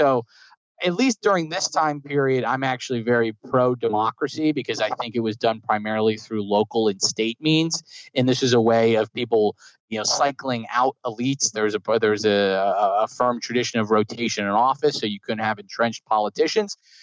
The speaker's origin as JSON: {"language": "English", "region": "New Jersey", "country": "United States", "tie": "born or raised there", "said": "I grew up in New Jersey. So I remember my town, actually, we had a tree."}